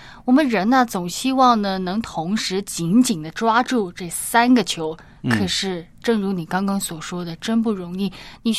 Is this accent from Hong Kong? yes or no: yes; Hong Kong; 我们香港人有这句俗话的